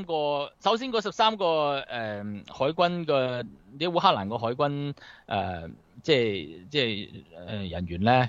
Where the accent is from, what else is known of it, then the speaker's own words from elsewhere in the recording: China; 我哋中国人以前有句说话叫做道亦有道啊